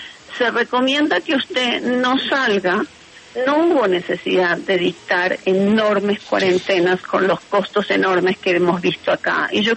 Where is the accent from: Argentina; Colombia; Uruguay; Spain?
Uruguay; born there; en mi país de nacimiento, en Uruguay